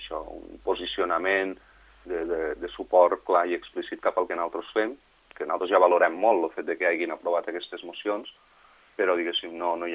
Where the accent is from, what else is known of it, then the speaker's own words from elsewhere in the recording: Vandellòs, Catalonia, Spain; jo ho puc dir de primera mà perquè sóc de Vandellòs i aquí també passa una mica el mateix